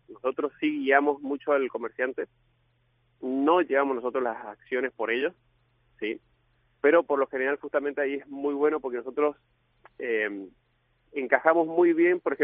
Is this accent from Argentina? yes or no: yes; Argentina; now in Spain; los dos fundadores somos argentinos. Empezamos a emprender aquí en España